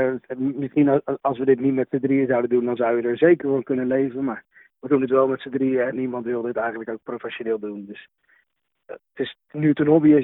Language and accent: Dutch; Leiden, South Holland, Netherlands; ik kom natuurlijk uit Leiden.